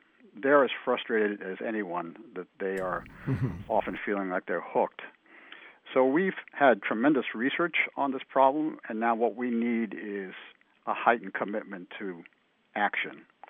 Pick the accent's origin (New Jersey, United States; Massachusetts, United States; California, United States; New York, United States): Massachusetts, United States; So I am from Massachusetts, and so I often tell audiences that in 2006, people will remember that our state of Massachusetts was the first to pass health reform in our country.